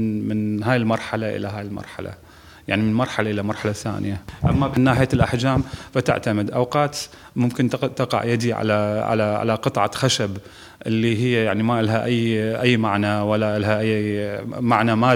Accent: Iraq; مثلا أنا عراقي، الحرب في كثير يعني كانت تأثيرها مش علي بس

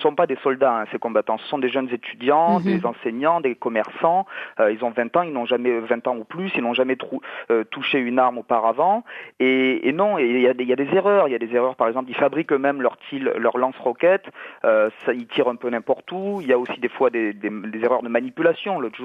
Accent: France; Alors, pour ma part, je suis français

